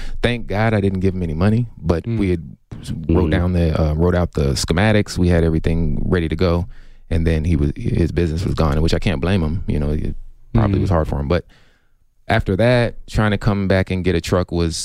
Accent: Memphis, Tennessee, United States; I grew up in Memphis, Tennessee, and it's all about, you know, barbecue

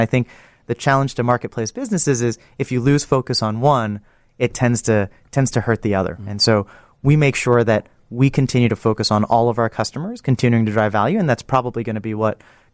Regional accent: New York City, New York, United States; also born or lived in Singapore; I was born in Singapore, grew up in New York City, served in the Singapore military.

